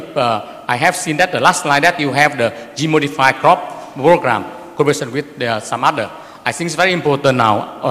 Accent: Vietnam; English is a second language; from Vietnam.

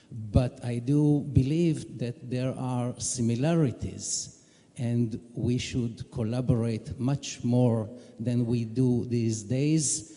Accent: Hungary; born there; English is a second language; I was born in Hungary.

